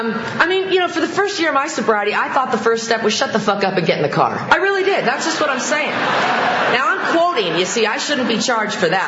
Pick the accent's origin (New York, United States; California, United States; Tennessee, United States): California, United States; Santa Barbara; from Santa Barbara.